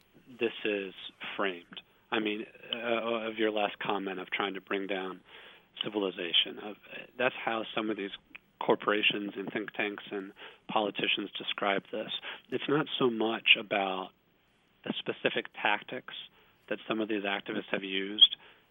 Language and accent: English; Fort Worth, Texas, United States; now in Washington, United States; I see that going from where I grew up outside Fort Worth to D.C.